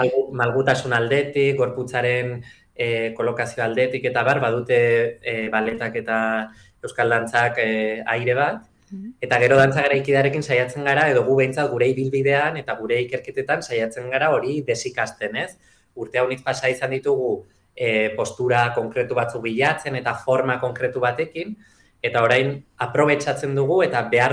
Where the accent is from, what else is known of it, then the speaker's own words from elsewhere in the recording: Lesaka, Navarre, Spain; Lesakan txikitan herriko dantza taldean, Tantirumairu euskal folklore taldean hasi nintzen